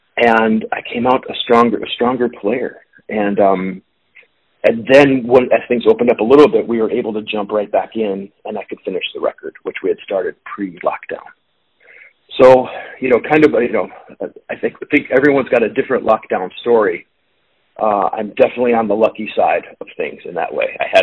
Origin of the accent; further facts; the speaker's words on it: Oak Park, Illinois, United States; also born or lived in Washington, D.C.; Born in the D.C. area, but yeah, I grew up here in Chicago, actually just outside in Oak Park, Oak Park River Forest.